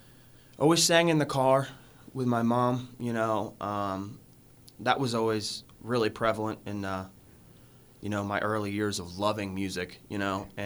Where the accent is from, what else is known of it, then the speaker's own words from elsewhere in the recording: Apollo, Pennsylvania, United States; now in Plum, United States; I actually am originally from Apollo.